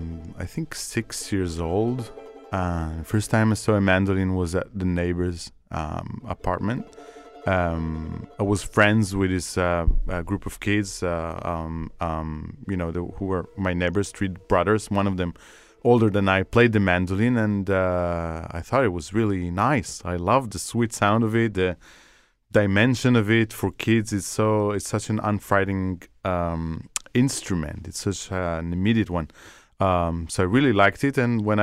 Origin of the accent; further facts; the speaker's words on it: Beersheba, Southern District, Israel; I was growing up in Be'er Sheva. That's not a huge town in Israel. It's quite in the southern part of Israel. It's a province. It's not Tel Aviv or Jerusalem.